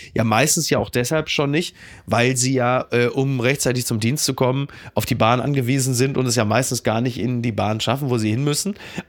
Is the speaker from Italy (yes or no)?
no; Henrichenburg, North Rhine-Westphalia, Germany; meine Grundschule in meinem Heimatdorf Henrichenburg, dass die abgerissen wurde